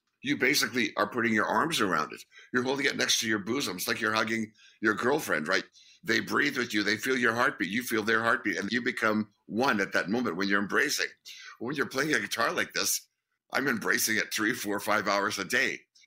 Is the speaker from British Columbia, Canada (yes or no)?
no; Winnipeg, Manitoba, Canada; We're naive. We're guys from Winnipeg, right?